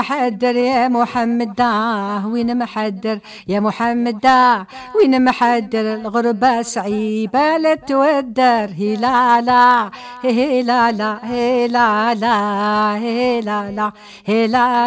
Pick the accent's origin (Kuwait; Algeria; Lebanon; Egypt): Algeria